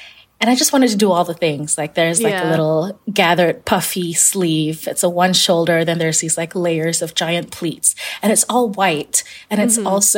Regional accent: Kuala Lumpur, Malaysia; I grew up in Kuala Lumpur, Malaysia

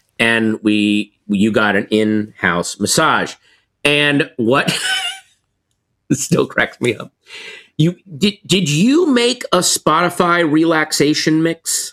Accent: Virginia, United States; I grew up in Virginia, and I cannot tell you the times I went to school sitting in the back of someone's pickup truck, just on a cold morning, zipping around the hills and roads of Virginia.

